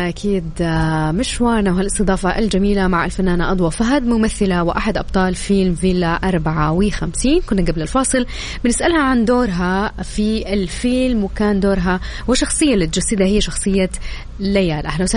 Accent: Taif, Makkah Province, Saudi Arabia; born there; على فكرة أنا من مواليد الطائف

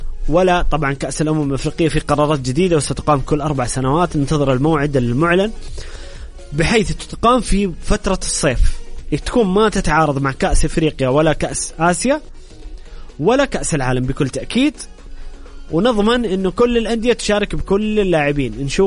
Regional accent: Saudi Arabia; نحن كسعوديين نتحمل المسؤولية وراضين

